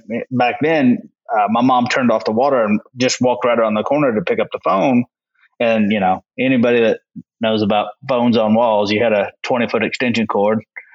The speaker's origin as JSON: {"language": "English", "town": "El Reno", "region": "Oklahoma", "country": "United States", "tie": "born or raised there", "said": "Yep. Born and raised in El Reno, Oklahoma."}